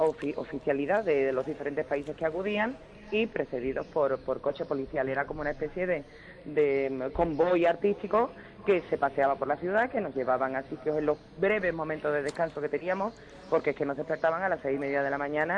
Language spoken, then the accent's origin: Spanish; Spain; Somos los primeros españoles que han estado en Corea